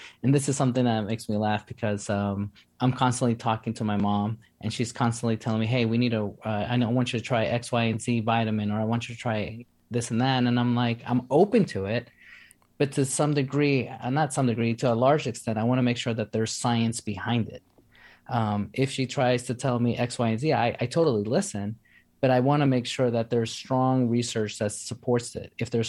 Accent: New York City, New York, United States; I grew up in New York City, humble beginning, single parent, teenage parent that reared me.

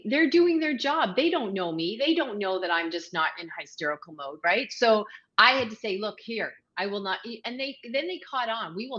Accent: Canada; Well, I'm a Canadian

